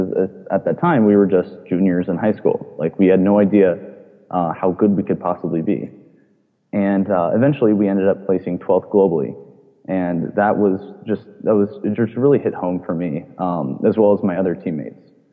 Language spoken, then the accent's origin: English; Poolesville, Maryland, United States; I grew up in Poolesville, Maryland, and that is a rural farm town in the middle of nowhere where we had, like, limited to no internet connection